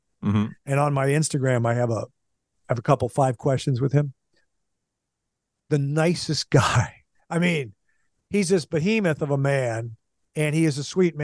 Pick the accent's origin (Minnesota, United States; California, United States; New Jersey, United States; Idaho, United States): Minnesota, United States; Because I had to play hockey growing up in Minnesota, and it was a big deal to skate backwards.